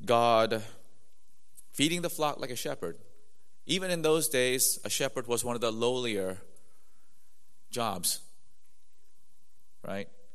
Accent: South Korea; I grew up with that in Korea.

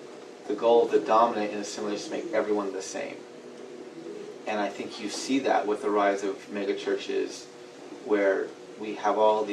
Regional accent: United States; I'm an American. I do that because I'm a Christian.

